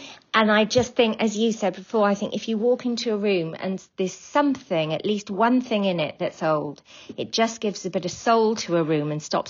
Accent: Wales, United Kingdom; I'm from Wales.

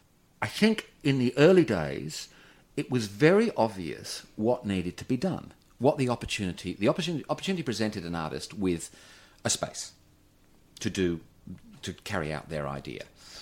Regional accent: Perth, Western Australia, Australia; I'm from Western Australia. I know parochialism. I grew up there in the 70s and 80s.

